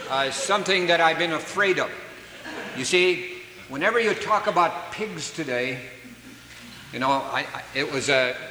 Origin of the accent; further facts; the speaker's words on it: East Stanwood, Washington, United States; I was raised in East Stanwood. Well, not really in East Stanwood. I was east of East Stanwood in a place called Snooze Hill. We had pigs on the farm